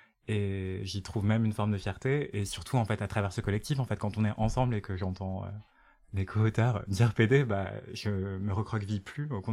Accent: Martinique; parce que je viens de la Martinique

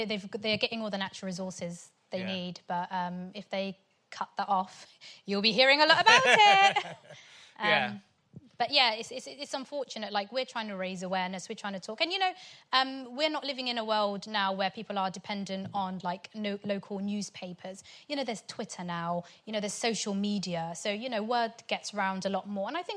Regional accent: Sudan; oh my God, I'm from Sudan too.

